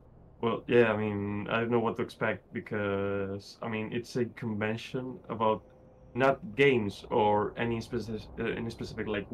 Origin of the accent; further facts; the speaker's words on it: Barcelona, Catalonia, Spain; I mean, I'm from Barcelona, Spain, and we have a really big manga convention every year.